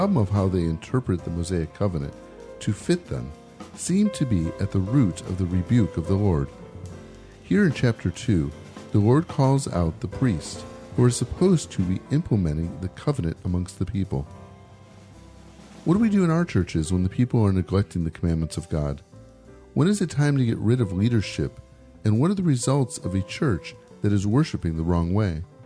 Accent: Chicago, Illinois, United States; See, now everybody's going to think I have a gun because I'm from Chicago.

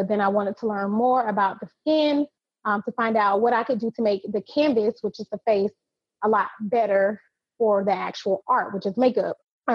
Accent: Jacksonville, Florida, United States; I'm from Jacksonville, Florida.

